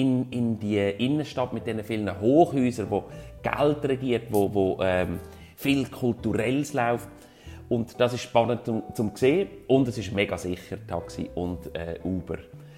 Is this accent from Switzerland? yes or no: yes; Switzerland; dass ich als Schweizer, der ein bisschen zurückhaltend bin und die Sprache nicht kann